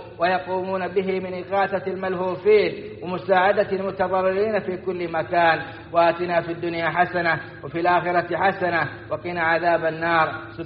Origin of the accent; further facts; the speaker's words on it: Saudi Arabia; وأدم على بلادنا السعودية أمنها وإيمانها ومقدساتها